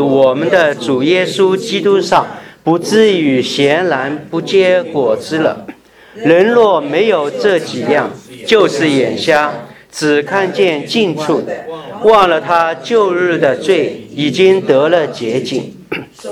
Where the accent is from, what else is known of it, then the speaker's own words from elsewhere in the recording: China; now in United States; 我是从中国来的。